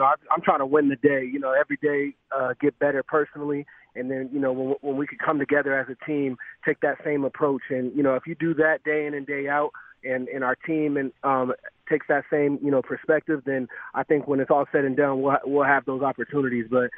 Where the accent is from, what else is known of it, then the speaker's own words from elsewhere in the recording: Arizona, United States; this is where I usually spend the off-season in Arizona, and I wanted to start to make an impact in my hometown.